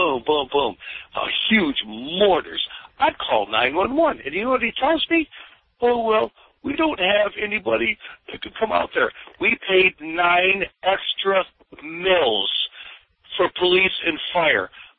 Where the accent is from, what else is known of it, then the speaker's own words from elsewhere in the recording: Detroit, Michigan, United States; now in Hazel Park, United States; I've been here for 18 years in Hazel Park. Grew up in Detroit. I was born in Highland Park, Michigan.